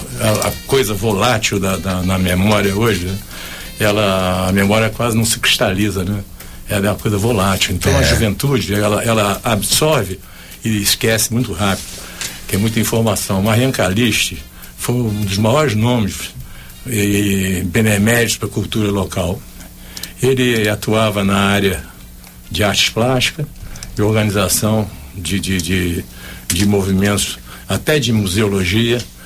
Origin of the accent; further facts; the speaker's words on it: Cachoeiro de Itapemirim, Espírito Santo, Brazil; born there; Eu nasci em Cachoeiro, perto da casa do Elcias, na rua 25 de Março.